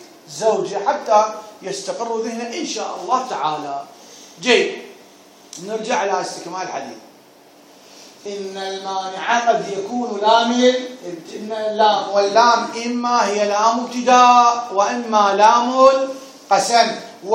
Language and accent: Arabic; Iraq; moved away as an adult; طلعت انا عمره 18 سنه طلعت من العراق عمره 18 سنه